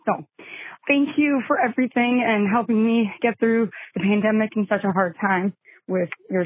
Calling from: Minnesota, United States; I'm calling from Minnesota.

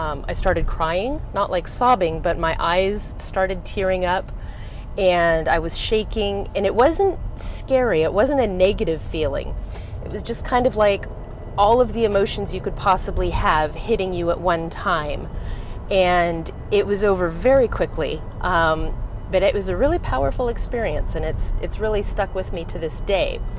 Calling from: California, United States; I'm calling from the San Francisco Bay Area.

